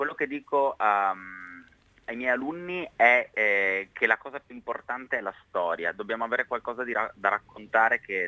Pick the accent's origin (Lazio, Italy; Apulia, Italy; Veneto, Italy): Veneto, Italy; born there; Io sono nato vicino all'Adige e al Po, e quindi credo che l'acqua sia qualcosa di importante.